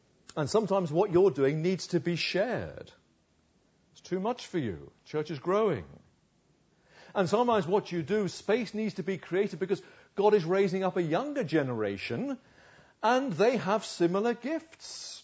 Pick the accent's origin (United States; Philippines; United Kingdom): United Kingdom; Uxbridge, London; When I was a boy growing up in Uxbridge, I didn't grow up in a Christian home. There weren't Christians around me.